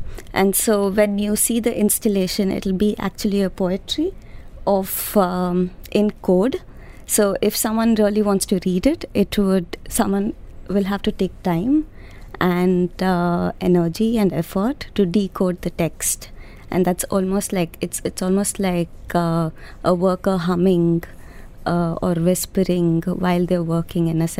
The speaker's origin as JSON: {"language": "English", "town": "Mumbai", "region": "Maharashtra", "country": "India", "said": "And because I come from Bombay, it's so chaotic."}